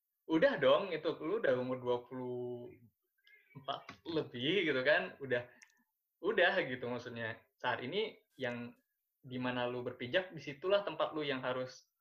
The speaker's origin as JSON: {"language": "Indonesian", "town": "Banda Aceh", "region": "Aceh", "country": "Indonesia", "said": "aku asal dari Aceh. Dari negeri Serambi Mekah. Enggak lagi Serambi Mekah, Serambi Kopi sekarang. Di ya, Aceh, Banda Acehnya."}